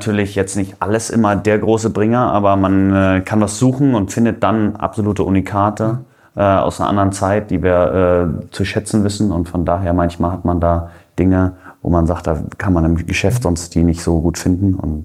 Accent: Kiel, Schleswig-Holstein, Germany; Ich bin ja ein Kieler Jung, ein Nordlicht. Von daher erinnert mich einfach an die Heimat

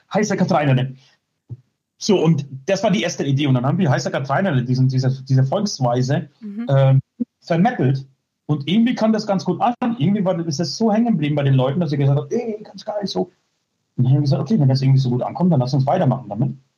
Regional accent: Poland; ich komme aus Polen, also bin ich der Ost.

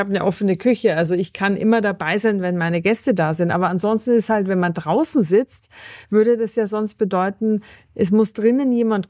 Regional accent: Upper Austria, Austria; Ich komme aus Oberösterreich

